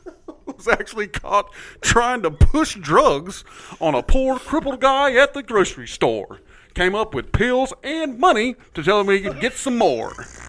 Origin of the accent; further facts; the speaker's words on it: Macon, Georgia, United States; I grew up in Macon, so I just believed that those were the only two Krispy Kremes.